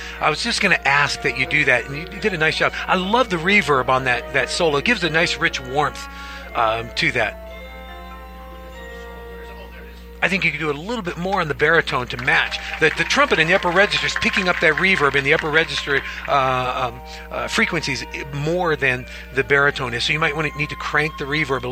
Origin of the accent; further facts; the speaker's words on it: California, United States; I'll be doing music ensemble performance tonight. I'm from Southern California.